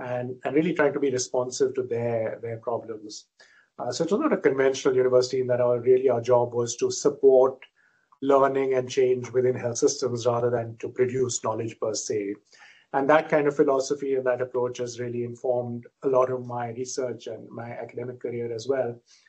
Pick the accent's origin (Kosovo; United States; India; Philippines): India; Western India; I'm from India, I'm Indian, and I grew up in Western India. I did medicine in New Delhi.